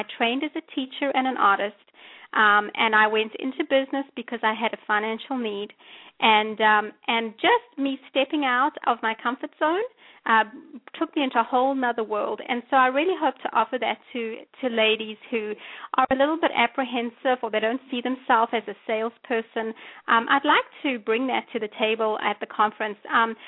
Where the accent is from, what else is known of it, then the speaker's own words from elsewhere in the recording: South Africa; now in United States; I wasn't certified in Connecticut. I'm actually from South Africa.